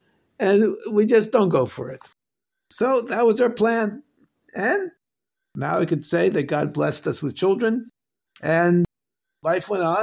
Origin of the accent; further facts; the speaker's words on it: Israel; English is a second language; it turned out that since I'm from Israel, I can read Hebrew.